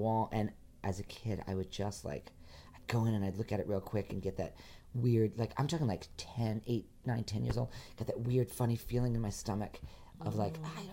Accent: Rhode Island, United States; my hometown, you know.

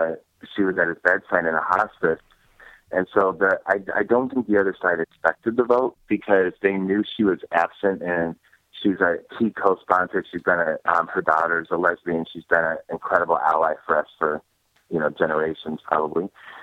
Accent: Springfield, United States; I mean, I'm from Springfield growing up, and I've seen a lot of rallies

